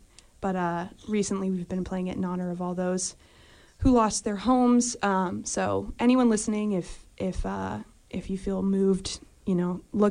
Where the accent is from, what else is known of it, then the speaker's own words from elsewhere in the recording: California, United States; Again, like we said, we're from California. And one of the beautiful and distinct things about California is its seasonal winds called the Santa Ana winds.